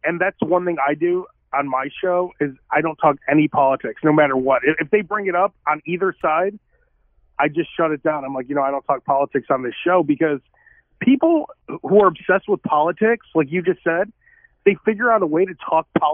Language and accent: English; Chicago, Illinois, United States; now in Sacramento, United States; So, I'm from Chicago. I'm born in Chicago. So, I've pretty much been in Chicago the entire time. It's different leaving Chicago because my family's there